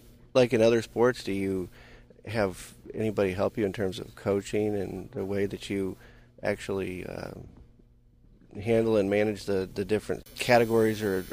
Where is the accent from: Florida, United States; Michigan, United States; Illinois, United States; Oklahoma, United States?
Florida, United States; Arcadia; Well, I'm from Florida, and kind of grew up right near Arcadia